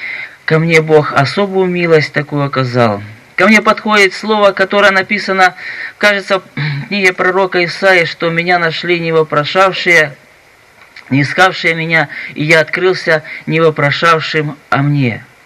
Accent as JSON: {"language": "Russian", "town": "Timashevsk", "region": "Krasnodar Krai", "country": "Russia", "said": "из Тимошевска."}